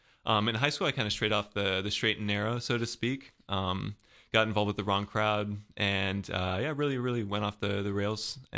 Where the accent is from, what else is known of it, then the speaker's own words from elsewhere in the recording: Belgium; also born or lived in Germany / Louisiana; I'm a military kid. I was born and raised overseas. I have a sister and two parents, obviously. But I was born in Germany, then moved to Louisiana, then grew up most of my childhood in Belgium, and then my senior year of high school, I was back in Germany